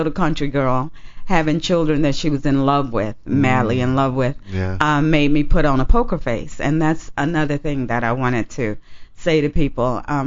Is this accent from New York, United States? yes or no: no; Alabama, United States; I was from Alabama, and I grew up in a very, very small town.